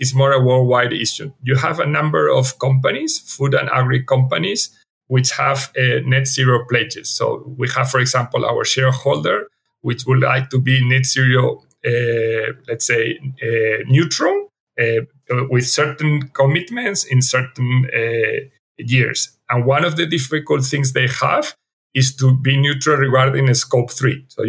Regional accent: Spain; also born or lived in Madrid / Germany / United Kingdom; now in Chile; I am a Spanish national. I was born in Madrid. I grew up near the Mediterranean coast, and I've lived in several places. I've been living in Spain several years, in Germany, UK, and especially the last 16 years, I've been living in Chile, in South America

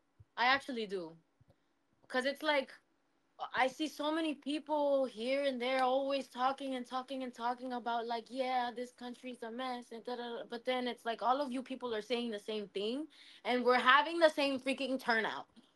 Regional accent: the South, United States; And then I'm from the South.

